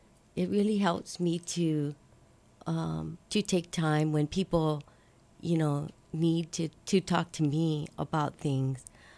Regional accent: Hawaii Kai, Hawaii, United States; I grew up in Hawaii Kai.

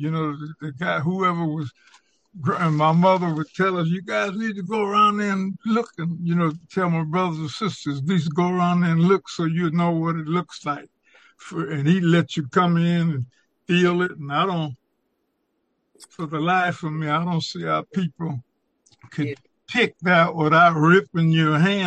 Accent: Long Beach, California, United States; I grew up in Long Beach, you know, and I stayed on like New York and Lemon Street.

